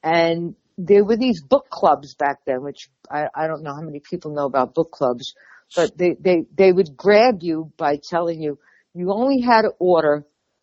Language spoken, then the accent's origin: English; New York, United States; I looked at him. I'm a New Yorker.